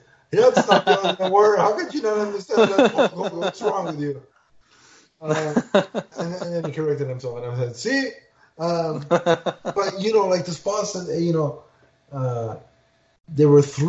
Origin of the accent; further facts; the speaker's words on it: Canada; I'm going to toot my own horn here, being Canadian